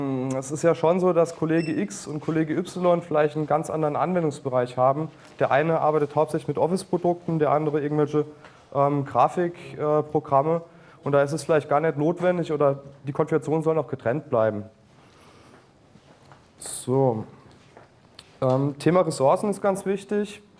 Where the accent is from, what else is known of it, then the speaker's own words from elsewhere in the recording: Zweibrücken, Rhineland-Palatinate, Germany; ich komme aus Zweibrücken, studiere dort an der FH Kaiserslautern